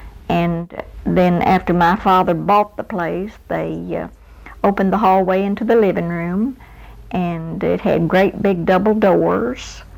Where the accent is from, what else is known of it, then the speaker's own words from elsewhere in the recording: Springfield, Missouri, United States; born there; I was born in Springfield, Missouri, because my father's people lived there and they didn't have any hospitals here.